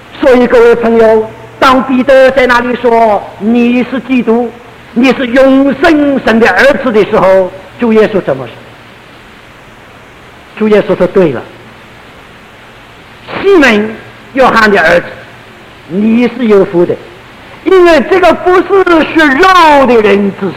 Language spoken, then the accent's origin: Chinese; China; 因为在我们中国人的印象里头，好像没有人比孔子和周公啊更美了更高了。